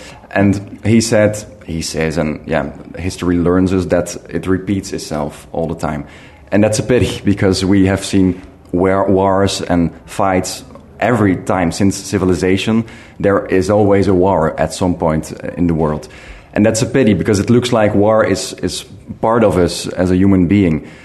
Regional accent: Netherlands; I was raised up in the Netherlands. I'm Belgian because my whole family is Belgian.

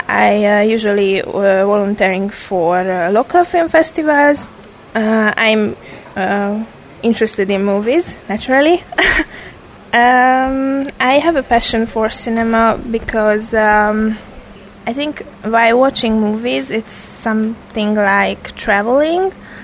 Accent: Hungary; English is a second language; I'm from Hungary and I'm 21.

